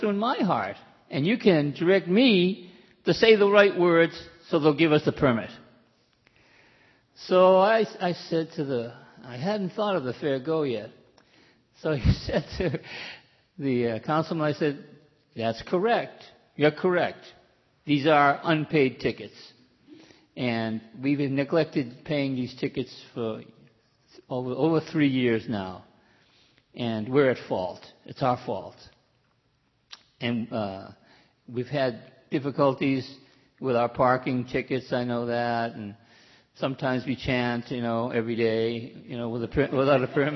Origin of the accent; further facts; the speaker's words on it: United States; accent: American; I hadn't lost my American accent, you know. But people think I'm Australian because when I'm around Australians, I talk like them.